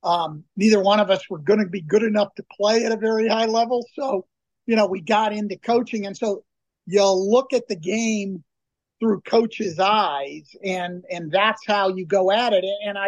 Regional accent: California, United States; I grew up in the Bay Area in California where the Black Panthers started in Oakland

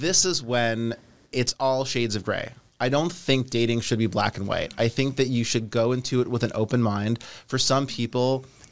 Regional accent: Canada; I'm Canadian.

